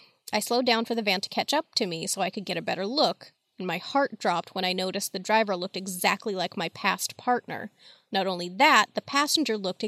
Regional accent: Houston, Texas, United States; When I was a teen, I grew up in the Heights of Houston, and I would walk to school every day in the 90s.

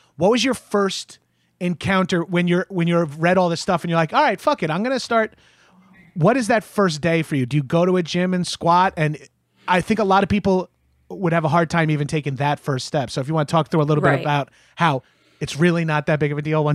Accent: Long Island, New York, United States; Like, I'm from Long Island. I played football.

